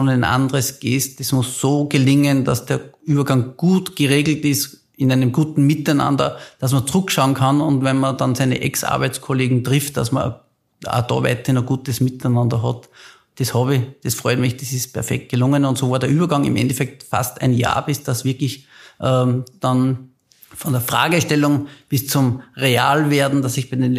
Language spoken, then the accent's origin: German; Linz, Upper Austria, Austria; Ich bin in Linz aufgewachsen